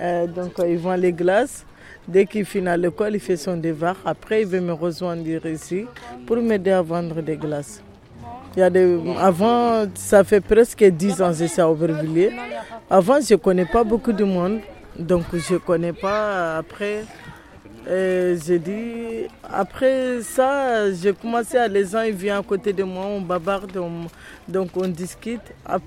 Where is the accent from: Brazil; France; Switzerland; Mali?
Mali; Donc ça vient de chez nous, au Mali.